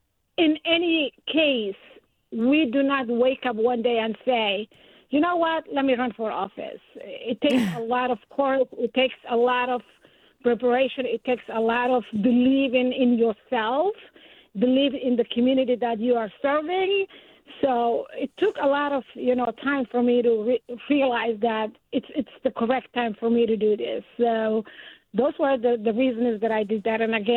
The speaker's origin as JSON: {"language": "English", "country": "Somalia", "tie": "born or raised there", "also_born_or_lived": "Atlanta, Georgia", "second_language": "English", "moved": "yes", "lives_now": "Maine, United States", "said": "I'm from Somalia, East Africa, born and raised, came to the United States about some 30, almost 4 years ago. and lived in Atlanta, Georgia, several years, and then moved to Maine in 2005."}